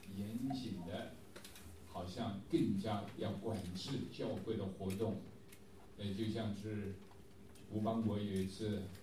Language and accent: Chinese; China; 乃是神在怜悯我们中国，怜悯我们中国人。